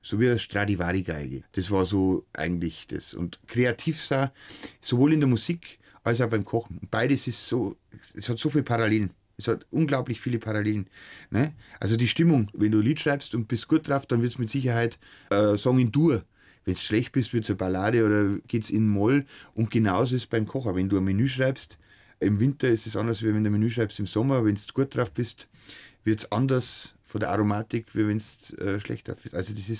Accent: Bavaria, Germany; so dieses heile Weltbild, wie es bei uns im Bayerischen Wald war, zu meiner Kindheit, dass die Mama daheim eine Hausfrau ist

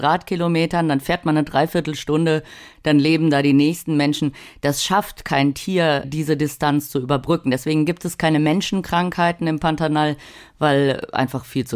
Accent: North Rhine-Westphalia, Germany; Bei Köln bin ich groß geworden

